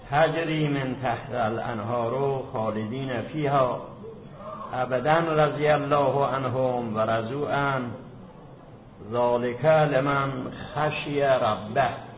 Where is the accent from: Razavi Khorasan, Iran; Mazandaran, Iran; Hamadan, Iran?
Mazandaran, Iran; تا زمانی که خداوند مصلحت دید من برگردم به مازندران. قبل از مازندرانم بیش از 20 سال منبر رفتم در مناطق گوناگون غیر مازندران،